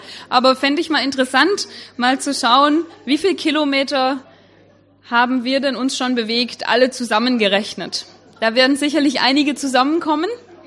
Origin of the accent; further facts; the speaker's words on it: Baden-Württemberg, Germany; now in Hohenlohe, Germany; Ich bin in Baden geboren, in Schwaben aufgewachsen und lebe jetzt in Hohenlohe.